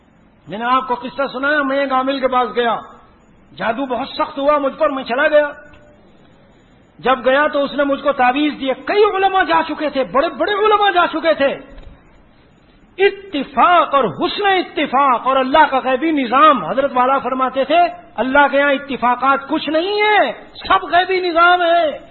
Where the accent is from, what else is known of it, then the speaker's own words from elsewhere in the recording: Delhi, India; نظام الدین مرکز میں وہاں کا رہنے والا ہوں تو آپ بہت دیکھیں گے, اگر کبھی جانا ہو وہیں حضرت خواجہ نظام الدین اولیاء کی درگاہ ہے.